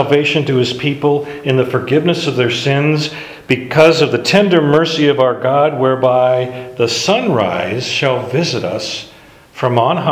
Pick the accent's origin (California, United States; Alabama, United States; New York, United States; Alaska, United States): Alaska, United States; Growing up in Alaska, on the state flag of Alaska is the Big Dipper.